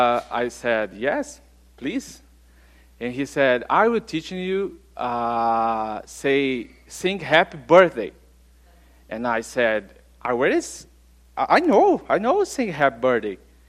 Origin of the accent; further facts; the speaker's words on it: Brazil; English is a second language; now in United States; If you don't know me, and maybe you try to figure out about my accent, I'm from Brazil